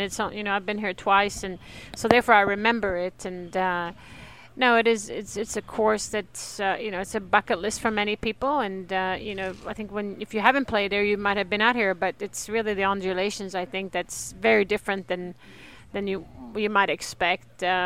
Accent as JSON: {"language": "English", "country": "Sweden", "tie": "born or raised there", "said": "You know, growing up in Sweden and looking at the Hall of Fame"}